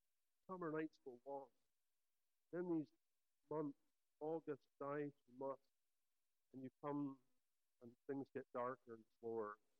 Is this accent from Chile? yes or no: no; Scotland, United Kingdom; I come from Scotland, but in Scotland, it's a bit further north, so summer night is beautiful.